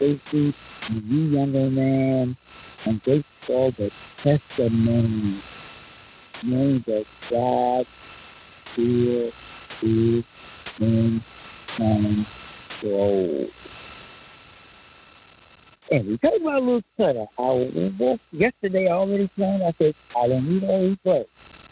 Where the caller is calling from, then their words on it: Edison, New Jersey, United States; I'm coming in from New Jersey, Edison, New Jersey.